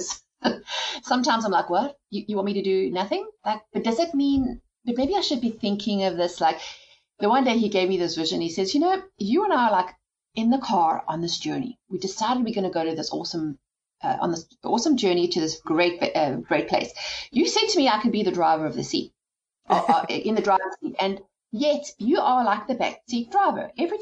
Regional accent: South Africa; The way I grew up in South Africa was a bit different.

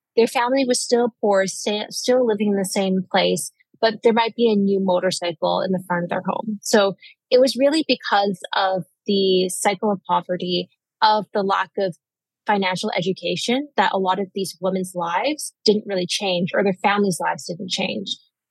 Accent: Canada; So I grew up in Canada. I'm a Canadian born Chinese

